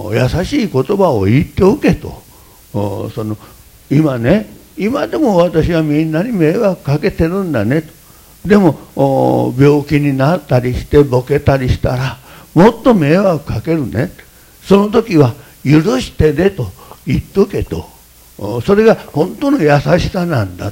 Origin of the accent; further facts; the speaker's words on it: Osaka, Japan; accent: Osaka dialect; まあおふくろは大阪弁ですね。私も大阪弁で、私バイリンガルなんです。東京弁と両方喋れるんでバイリンガルなんですが